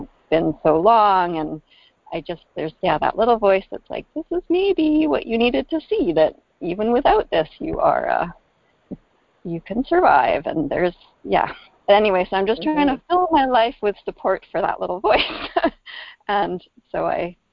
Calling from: British Columbia, Canada; I'm calling from the Sunshine Coast in Canada.

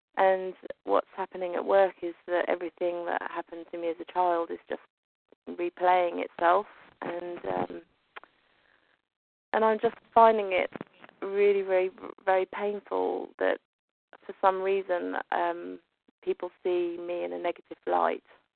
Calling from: London, United Kingdom; I'm from London.

